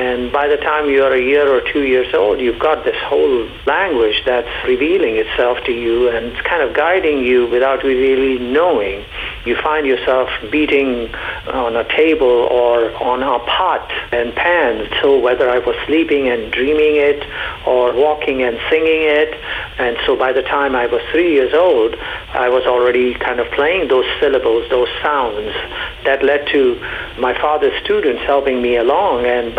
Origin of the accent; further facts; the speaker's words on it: India; You're from Hawaii, I'm from India.